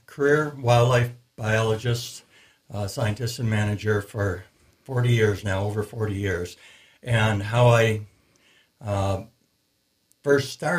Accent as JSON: {"language": "English", "region": "Michigan", "country": "United States", "tie": "born or raised there", "said": "from a very young child growing up in Michigan in much different country than this."}